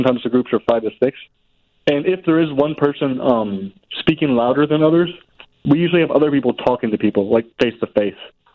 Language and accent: English; St. Louis, Missouri, United States; Yes, sir. I'm from St. Louis.